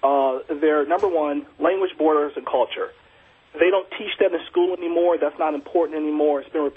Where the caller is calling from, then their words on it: London, United Kingdom; I'm calling from London, England.